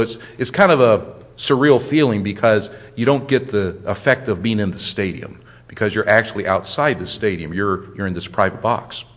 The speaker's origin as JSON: {"language": "English", "region": "Ohio", "country": "United States", "said": "I'm from Ohio. You know, I root for Ohio State and all that."}